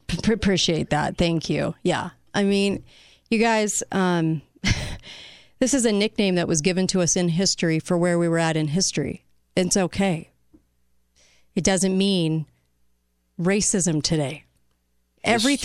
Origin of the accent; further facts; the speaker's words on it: California, United States; And I'm from California, and I never tried to California, Utah.